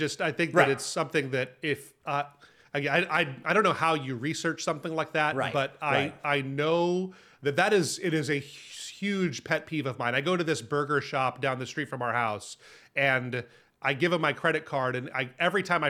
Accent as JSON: {"language": "English", "region": "Hawaii", "country": "United States", "tie": "born or raised there", "moved": "yes", "said": "I'd never even heard of it until I grew up in Hawaii, and it just wasn't, yeah, really a thing here, I don't think."}